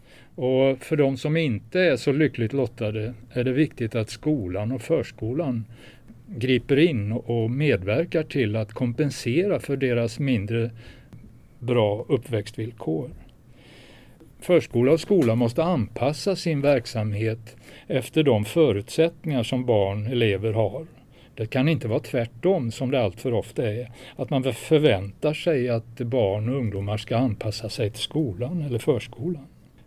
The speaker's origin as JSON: {"language": "Swedish", "town": "Viskafors", "region": "Västra Götaland County", "country": "Sweden", "tie": "born or raised there", "said": "Jag växte upp i Viskafors, söder om Borås."}